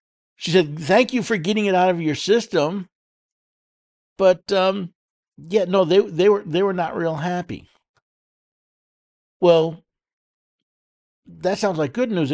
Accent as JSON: {"language": "English", "town": "New York City", "region": "New York", "country": "United States", "tie": "born there", "said": "By the way, I was born in New York City. I remember as a small child going to a firehouse"}